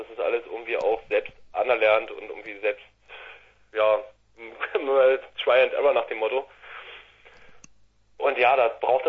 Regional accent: Berlin, Germany; Ah, wir kommen aus Berlin. Wir kommen aus der Hauptstadt, genau.

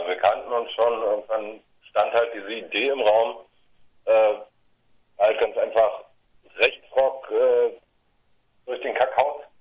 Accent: Berlin, Germany; Aus dem wunderschönen Berlin.

